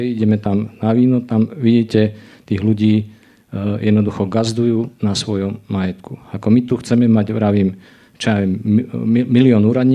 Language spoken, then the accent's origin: Slovak; Žilina Region, Slovakia; ja pochádzam z Javorníkov, zo severného Slovenska